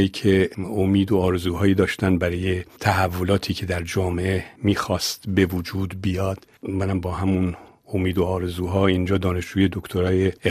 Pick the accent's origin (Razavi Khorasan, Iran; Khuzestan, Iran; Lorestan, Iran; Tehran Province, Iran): Razavi Khorasan, Iran; Mashhad; من مشهدی هستم. بخش مهمی از زندگیم در مشهد گذشته